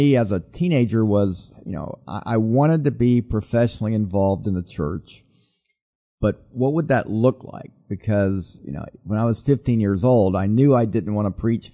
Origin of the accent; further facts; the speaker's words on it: Atlanta, Georgia, United States; I grew up in Atlanta, and my whole life growing up, when the door was opened, my family was there